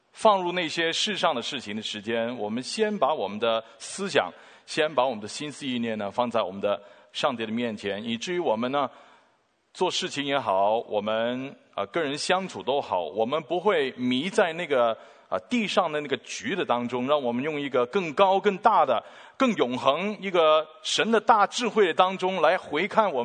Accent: Hong Kong; moved away as an adult; also born or lived in Taiwan; now in Canada; 其实我是生在香港哈，我是香港背景，但是我大概20岁我就来了加拿大。曾经有一段的时间呢，我是住过台湾，跟我爸爸还有我们家人哈，我们家人都住过台湾。

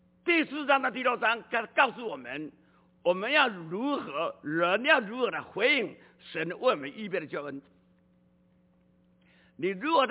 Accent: Taiwan; accent: Taiwanese Mandarin; 我怕你们不容易听懂我这个台湾国语

